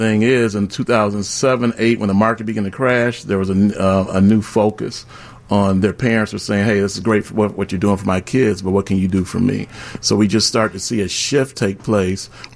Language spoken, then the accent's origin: English; Waukegan, Illinois, United States; So I grew up in Waukegan, Illinois.